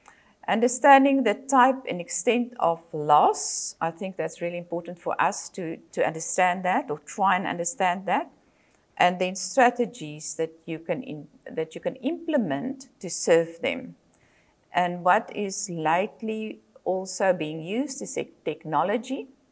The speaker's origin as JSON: {"language": "English", "country": "South Africa", "also_born_or_lived": "United States", "said": "I'm from South Africa. I'm a psychologist by profession."}